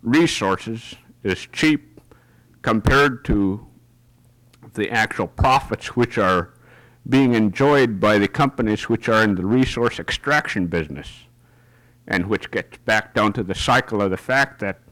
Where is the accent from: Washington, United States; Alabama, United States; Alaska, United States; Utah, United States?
Alaska, United States; St. Michael; Good afternoon, Judge Berger. … I'm from St. Michael.